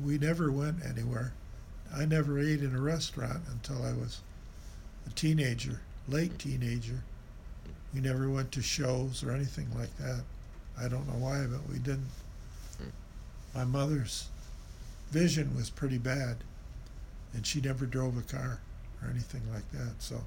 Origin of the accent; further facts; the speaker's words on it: Ferndale, Michigan, United States; also born or lived in Detroit; Yes, I was born in Detroit, Michigan. But I was growing up, I grew up in Ferndale, Michigan. I went through school there